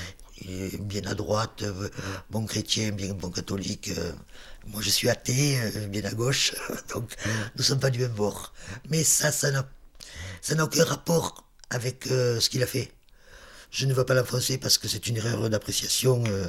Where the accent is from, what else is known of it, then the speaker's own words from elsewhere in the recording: Marseille, Provence-Alpes-Côte d'Azur, France; j'habitais ici, j'étais marseillaise, donc j'étais de l'intérieur, j'étais de la France de l'intérieur.